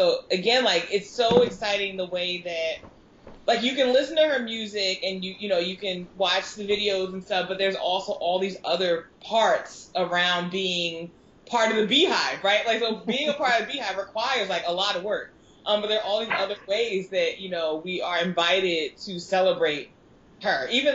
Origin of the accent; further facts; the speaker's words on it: Newark, New Jersey, United States; So at the last minute, I decided to go down to New Jersey, where I'm from. So I'm from Newark, so shout out to Scarlet Knight.